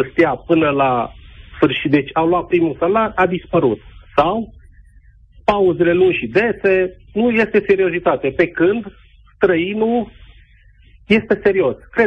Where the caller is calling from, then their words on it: Timișoara, Timiș County, Romania; Vă sunt din Timișoara.